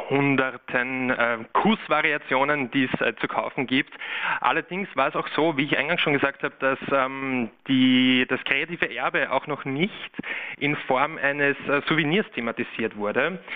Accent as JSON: {"language": "German", "region": "Vienna", "country": "Austria", "accent": "Viennese", "said": "Ich spreche Wienerisch."}